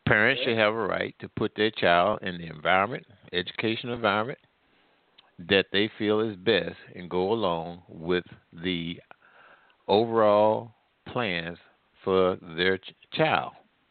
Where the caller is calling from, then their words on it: Midwest, United States; I'm calling from the Midwest.